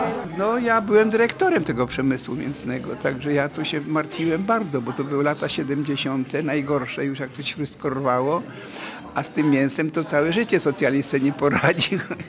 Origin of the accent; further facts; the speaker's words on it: Vilnius, Vilnius County, Lithuania; a ja jestem z Wilna, a mój dziadek jest z Wilna, a mój tata to z Wilna